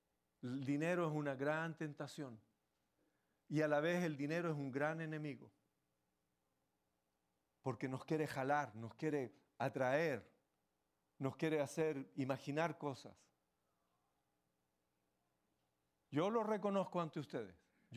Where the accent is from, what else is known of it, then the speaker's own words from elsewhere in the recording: Chile; En mi país, en la iglesia donde Xavi y yo y muchos miembros de mi familia conocimos al Señor